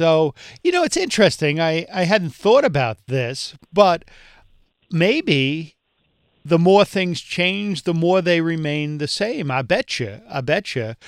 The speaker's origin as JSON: {"language": "English", "town": "Yonkers", "region": "New York", "country": "United States", "tie": "born or raised there", "said": "I grew up in Yonkers, and I think Senator Flynn back then was represented the district that I lived in."}